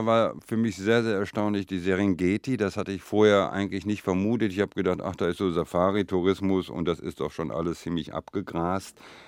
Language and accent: German; Itter, Hesse, Germany; born there; ich war jetzt mal in Dorf Itter in Hessen, wo ich geboren bin. Ich besuche auch öfters meine Mutter in Ostwestfalen.